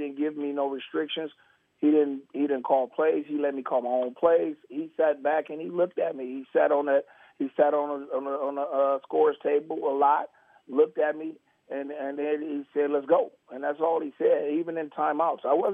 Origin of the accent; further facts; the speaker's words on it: Oakland, California, United States; You know, Monty, you know, Monty, growing up in Oakland, man, how I was, man.